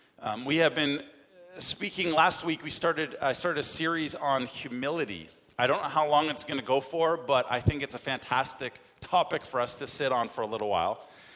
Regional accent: Canada; well, I'm from Canada. I've been born and raised there, lived there my whole life.

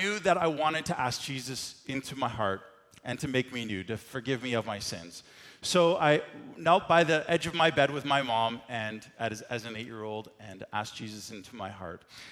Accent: Markdale, Ontario, Canada; I grew up in Markdale, not far from here.

